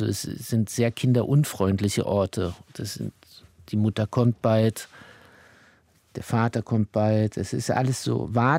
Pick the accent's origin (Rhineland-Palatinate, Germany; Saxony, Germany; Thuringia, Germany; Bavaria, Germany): Saxony, Germany; Chemnitz; ich bin sehr liebevoll in einer Familie die ersten 3-4 Jahre groß geworden in Chemnitz, ja.